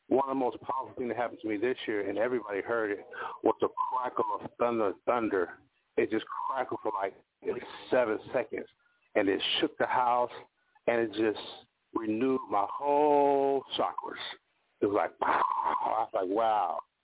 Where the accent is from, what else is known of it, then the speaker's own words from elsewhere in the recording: United States; I'm American Chief Cherokee Indian. I knew that since I was a child.